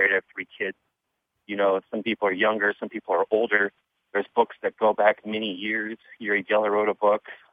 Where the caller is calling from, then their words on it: California, United States; I'm calling from Northern California.